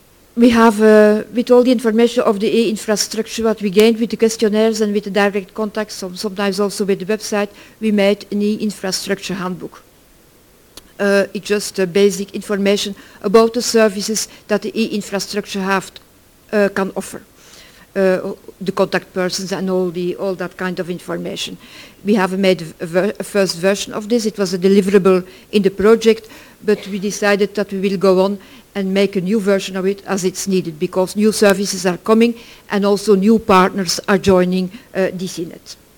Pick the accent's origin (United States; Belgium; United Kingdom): Belgium; I'm from Belgium, from the Ministry of Science